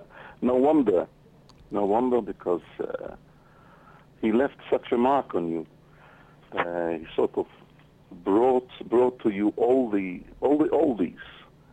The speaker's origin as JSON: {"language": "English", "country": "Israel", "tie": "born or raised there", "also_born_or_lived": "Hungary", "said": "I was born in Hungary after the Second World War. I was one of the first one born in 1947 in Hungary. I was there till the age of 3.5, and that's when we made Aliyah to Israel."}